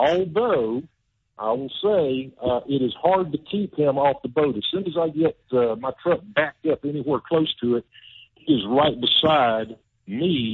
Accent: North Carolina, United States; And while I was raised in North Carolina, so I love fishing, you know, the Carolina reservoirs as well as the Carolina coast.

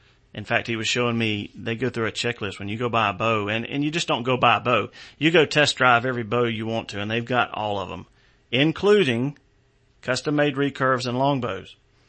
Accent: the South, United States; and I'm a Southerner and I've never met a stranger.

